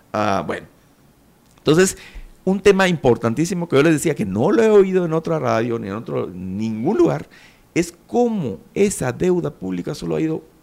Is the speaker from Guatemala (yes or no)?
yes; Guatemala